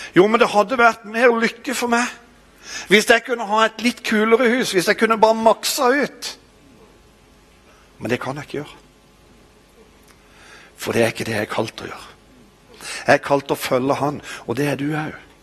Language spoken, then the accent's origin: Norwegian; Kristiansand, Agder, Norway; Så flyttet jeg hjem til Kristiansand, det er jo der jeg kommer fra.